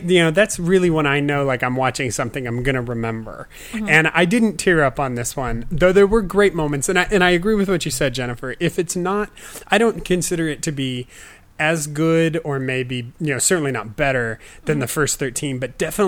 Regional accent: West Coast, United States; See, I grew up on the West Coast, and so the Super Bowl always starts at 3:30

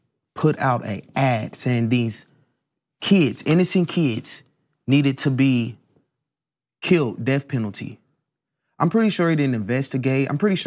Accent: Dayton, Ohio, United States; White supremacist terrorists in my hometown Dayton were trending at number one.

